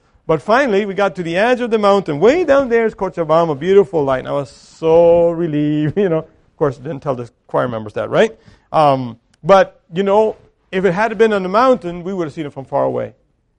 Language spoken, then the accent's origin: English; Mexico; I told you, I grew up in Mexico. I grew up in the Mennonite family.